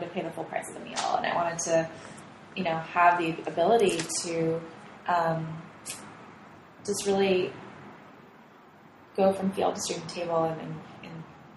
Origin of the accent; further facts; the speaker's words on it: New York, United States; So I grew up in upstate New York